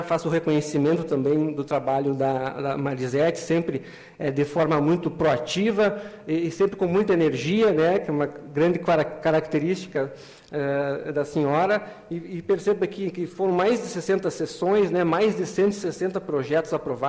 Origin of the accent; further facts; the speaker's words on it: Frederico Westphalen, Rio Grande do Sul, Brazil; Sou natural de Frederico, assim, com muito orgulho, então também é a minha casa.